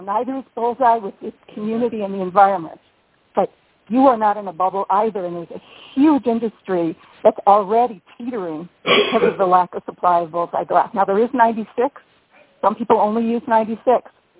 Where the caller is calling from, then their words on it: Ann Arbor, Michigan, United States; I'm calling from Ann Arbor, Michigan.